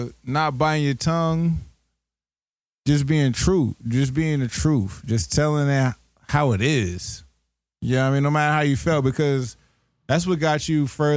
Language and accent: English; New York, United States; I mean, me, when I was growing up in New York, I was able to go to the park.